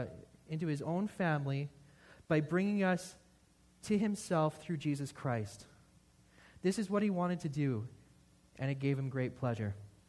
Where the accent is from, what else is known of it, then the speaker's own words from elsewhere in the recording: Canada; I'm a Canadian.